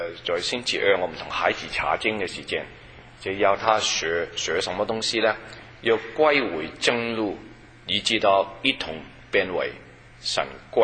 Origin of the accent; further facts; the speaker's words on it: China; 希腊人是包括我们中国人，中国人也是一样